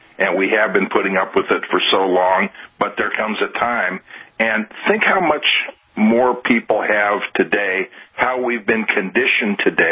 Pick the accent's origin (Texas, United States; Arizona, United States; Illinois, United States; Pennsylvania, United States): Illinois, United States; Chicago; Yeah, I'm from Chicago. I don't know what it means to snuff somebody out.